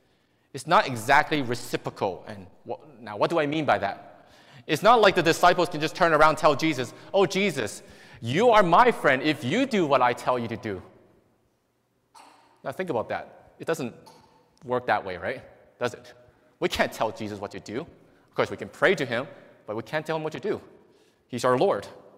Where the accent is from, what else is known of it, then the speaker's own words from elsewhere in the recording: Hong Kong; this reminds me of something I saw growing up in Hong Kong.